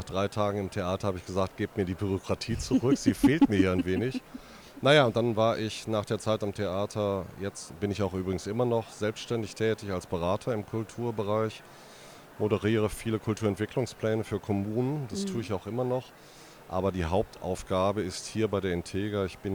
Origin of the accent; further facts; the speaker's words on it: Münster, North Rhine-Westphalia, Germany; Ich bin Münsteraner.